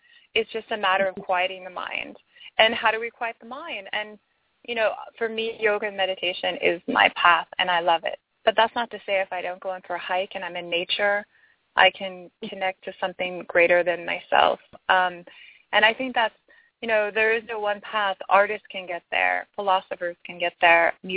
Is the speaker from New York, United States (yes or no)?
no; Marin County, California, United States; I grew up in Marin County in San Francisco.